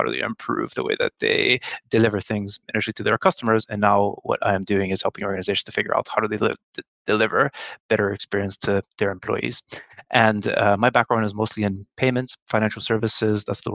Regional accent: Brazil; moved away as an adult; also born or lived in United States; now in United Kingdom; so I'm from Brazil originally. Actually, I was born and raised in Brazil, but I went to uni and then started my work career in professional services for what was then Monitor Deloitte in the US, and then eventually found my way in the UK.

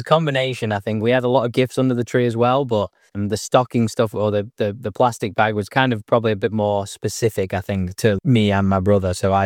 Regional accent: England, United Kingdom; that's what I know it as an English person

